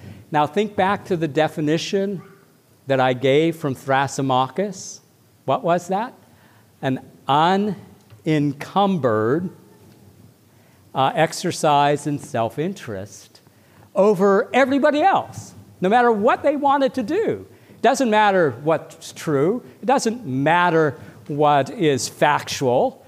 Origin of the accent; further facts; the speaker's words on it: Beaver Falls, Pennsylvania, United States; But here I am, I'm from Beaver Falls. You know, I have my own kind of style of walking and talking. And so I'm walking about like a Beaver Falls guy.